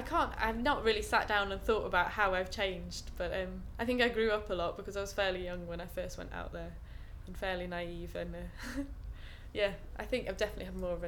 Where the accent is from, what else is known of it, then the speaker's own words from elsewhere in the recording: Yorkshire and the Humber, United Kingdom; My mum's from Perth up in Scotland, and I'm very proud of my Scottish heritage, even though I was brought up in Yorkshire. My mum's a proud Scot, and we go up there in the summers